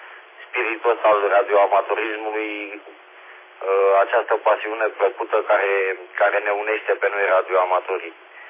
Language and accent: Romanian; Romania; măcar într-o asemenea zi suntem mândri că suntem români